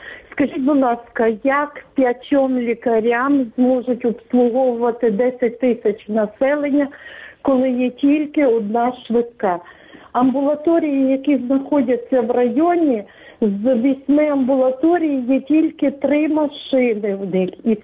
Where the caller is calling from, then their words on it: Rivne Oblast, Ukraine; Рівненщина.